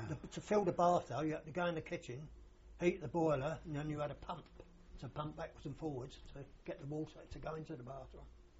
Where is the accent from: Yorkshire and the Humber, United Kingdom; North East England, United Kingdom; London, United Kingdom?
London, United Kingdom; born there; I was born in St. Paul Street, Islington, London, on the 31st of March, 1927.